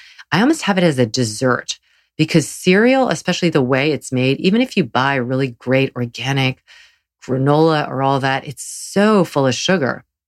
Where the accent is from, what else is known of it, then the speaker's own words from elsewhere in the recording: Southern United States, United States; They're a Southern, growing up in the South, they're very, very prevalent there